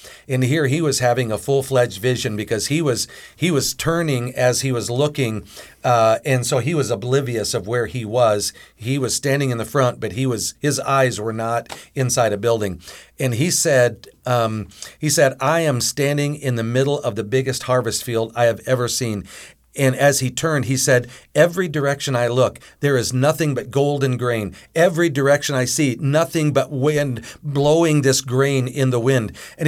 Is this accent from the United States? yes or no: yes; Middlebury, Indiana, United States; he's actually from Middlebury, Indiana, originally, my hometown.